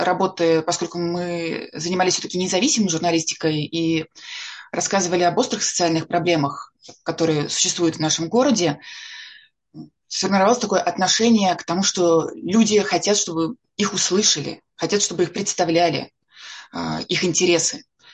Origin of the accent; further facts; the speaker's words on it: Rzhev, Tver Oblast, Russia; also born or lived in Krasnoyarsk; Я родилась в Красноярске. Переехали потом мы с семьей в Ржев. Это родной город моей мамы. Потом я здесь закончила, соответственно, школу.